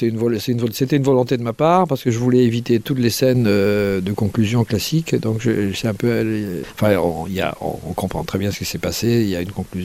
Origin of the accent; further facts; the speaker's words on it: Brittany, France; parce que je suis breton, évidemment.